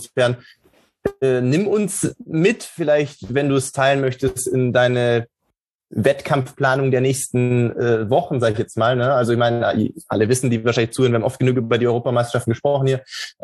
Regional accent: Baden-Württemberg, Germany; ich bin im Schwäbischen groß geworden

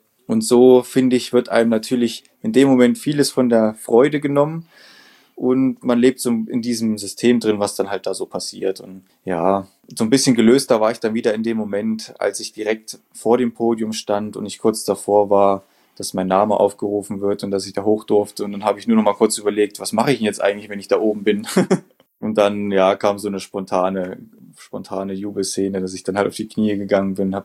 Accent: Thuringia, Germany; genauso wie Thüringer Wald in meiner Heimat

